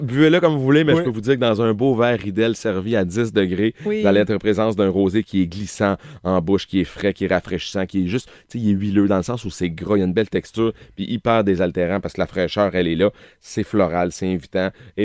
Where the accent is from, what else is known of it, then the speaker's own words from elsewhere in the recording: Quebec, Canada; vous dites je suis Québécois et on est vachement bien reçus